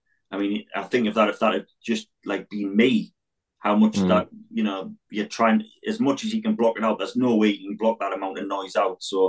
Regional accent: England, United Kingdom; even as an English player, I know how it affects me

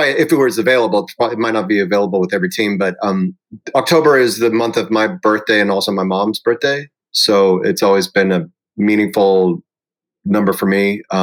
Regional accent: Chicago, Illinois, United States; Well, I have very fond memories of watching baseball after school, like with all the day games.

